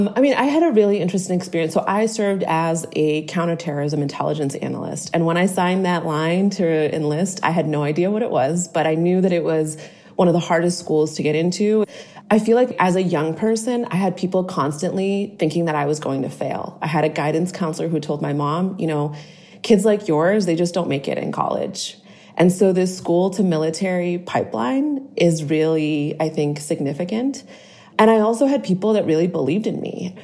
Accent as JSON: {"language": "English", "town": "Boston", "region": "Massachusetts", "country": "United States", "said": "So I'm originally from Boston. My mom is an immigrant from Honduras"}